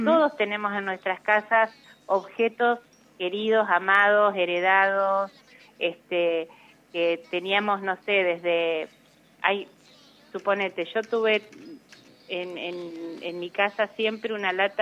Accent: Victorica, La Pampa, Argentina; yo soy de Victorica

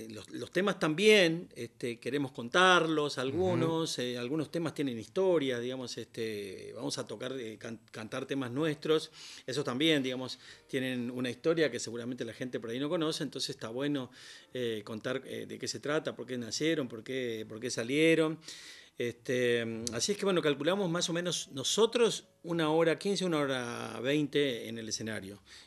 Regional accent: Las Lomitas, Formosa, Argentina; Yo soy de Las Lomitas, La Lomita es un pueblo, era chiquito en ese momento, ahora ya le dicen ciudad, digamos, uh-huh. ¿no? Estaba a 300 kilómetros de la capital.

